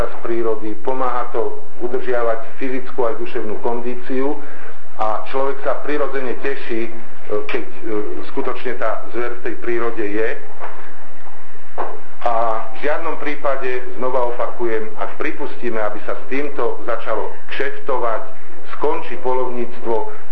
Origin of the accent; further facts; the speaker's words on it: Žilina Region, Slovakia; u nás na Slovensku napríklad Žilinský kraj, odkiaľ ja som